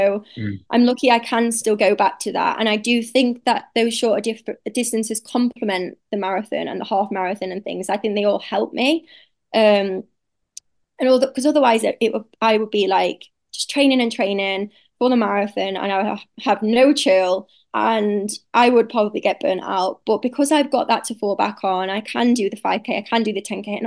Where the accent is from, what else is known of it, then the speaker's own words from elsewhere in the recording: Sheffield, Yorkshire and the Humber, United Kingdom; now in Australia; I'm from Sheffield, so I'm used to like God grass training.